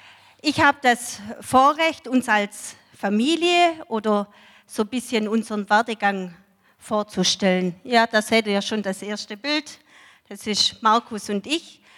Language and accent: German; Baden-Württemberg, Germany; ich komme aus dem Schwabenland, aus in der Nähe von Ulm.